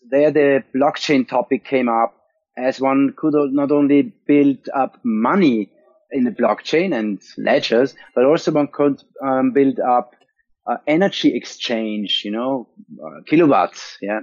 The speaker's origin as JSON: {"language": "English", "region": "Vienna", "country": "Austria", "second_language": "English", "said": "I'm from Austria, Vienna"}